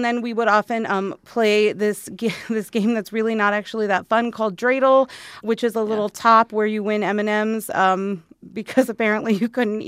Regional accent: Arizona, United States; So I grew up here in Arizona, which means that there was a Jewish community, but like Jews were not ever the majority of the population anywhere ever

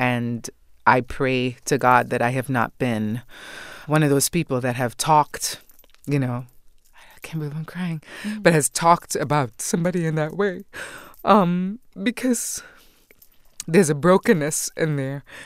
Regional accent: Trinidad & Tobago; And or in my case, I'm from Trinidad, so your mother curry, the curry from Trinidad.

